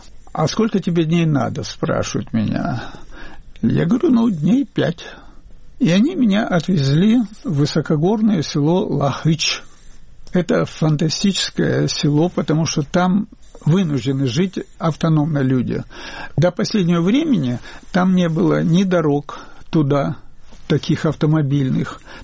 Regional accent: Azerbaijan; азербайджанец, имя азербайджанское, то отказываться от этого я не собираюсь, не хочу

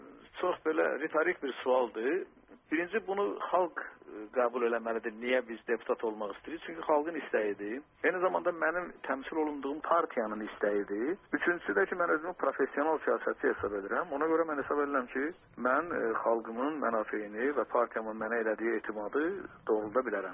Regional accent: Lankaran, Lankaran District, Azerbaijan; Birincisi, mən Lənkəran kəndində doğulmuşam. Anadan gəlmə, sırf Lənkəranlıyam. İkincisi, mən Lənkəran problemlərini çox yaxından bilirəm. Uzun müddət Lənkəranda işləmişəm. 15 yaşında mən rəsmi fəhlə işləmişəm

